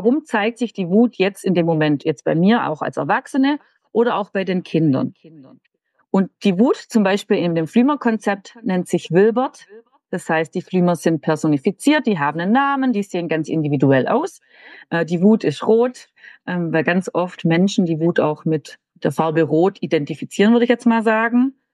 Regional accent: Baden-Württemberg, Germany; Ich komme aus Baden-Württemberg, ganz aus dem Süden. Das hört ihr bestimmt an meinem Dialekt.

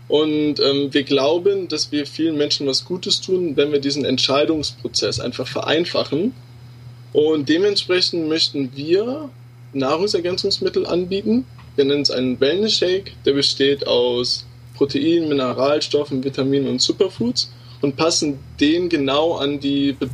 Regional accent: Aachen, North Rhine-Westphalia, Germany; ich bin 26 und bin in Aachen groß geworden, im Dreiländereck zwischen Belgien, Holland und Deutschland.

